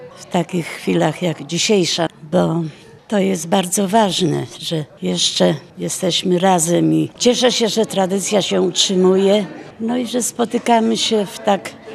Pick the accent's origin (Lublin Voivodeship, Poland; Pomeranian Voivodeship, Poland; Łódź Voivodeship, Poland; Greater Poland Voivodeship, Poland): Pomeranian Voivodeship, Poland; Słupsk; also born or lived in Vilnius, Lithuania; Urodziłam się w Wilnie w 1941 roku. Mając niecałe 5 lat, wyjechaliśmy z Wilna na te tereny do Słupska.